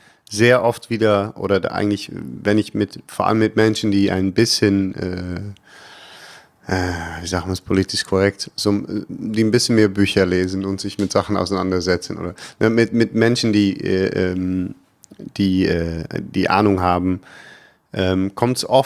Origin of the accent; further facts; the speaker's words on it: Netherlands; German is a second language; now in Germany; ich bin ja noch nicht mal Deutscher, ich bin Holländer.